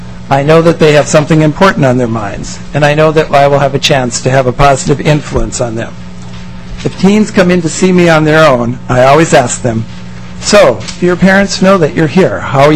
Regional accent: St. Cloud, Minnesota, United States; I grew up in St. Cloud, graduated from St. John's, then the University of Minnesota, and then I did my residency at Hennepin County Medical Center.

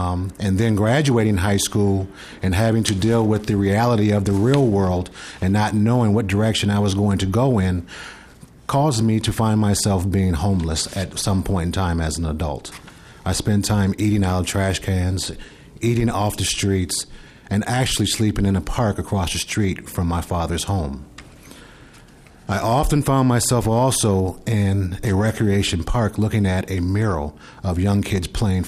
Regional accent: St. Paul, Minnesota, United States; I'm originally from St. Paul, Minnesota. I was actually adopted. Let me move back just a little bit. I was adopted and moved to St. Paul as an infant.

